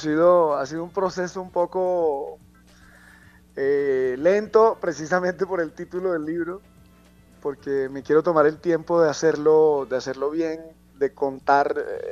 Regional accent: Cartagena, Bolívar, Colombia; Yo nací y crecí en Cartagena. Mi familia, tanto paterna como materna, vienen de Chinú, Córdoba

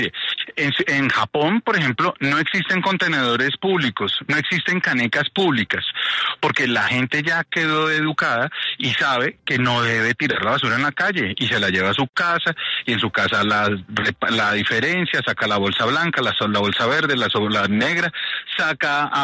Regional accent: Bogotá, Colombia; los que estamos ensuciando Bogotá, somos los bogotanos

